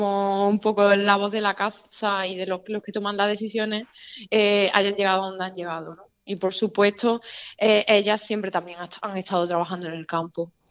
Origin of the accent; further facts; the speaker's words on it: Andalusia, Spain; de pequeña pues teníamos un rebaño de cabras en mi pueblo, teníamos una quesería artesana en la Sierra Norte de Sevilla. Y pues yo me he criado con animales